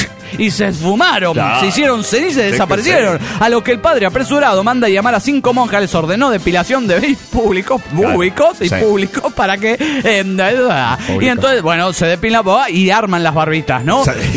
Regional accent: Arequipa, Peru; de Arequipa, Perú.

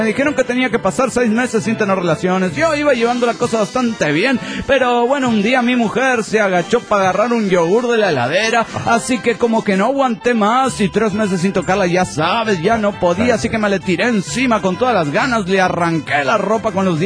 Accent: Ciudad Juárez, Chihuahua, Mexico; Hola, ¿qué tal? … de Ciudad Juárez, México.

